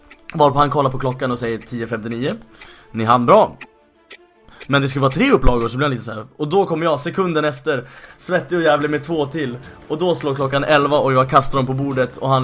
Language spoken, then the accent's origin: Swedish; Skellefteå, Västerbotten County, Sweden; för det ligger ganska nära Skellefteå där jag kommer ifrån